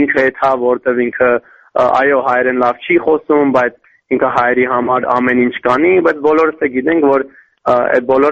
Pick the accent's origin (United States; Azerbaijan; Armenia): United States; ես Ամերիկայից եմ, մեր մոտ ամեն ինչ ասնում է արդար։